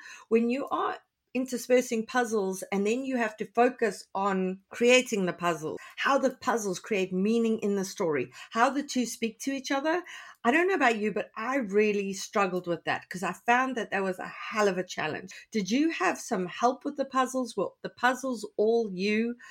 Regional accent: South Africa; because as a South African, I say dual

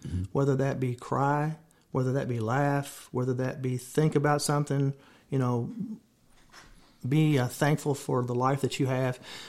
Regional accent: Louisville, Kentucky, United States; I did. I grew up in Louisville. I spent my entire childhood there, and went away for college to Western Kentucky and Bowling Green

